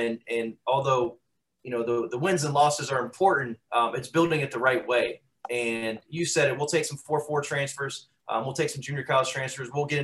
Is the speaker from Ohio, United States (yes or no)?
no; Daytona Beach, Florida, United States; And obviously, I'm from Daytona and that place is so special to me.